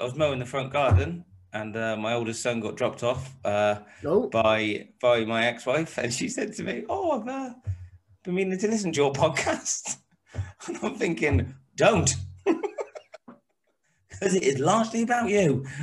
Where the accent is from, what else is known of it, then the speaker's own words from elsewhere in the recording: Tewkesbury, South West England, United Kingdom; My kids didn't get shot at then, like yours, because we're from Tewkesbury.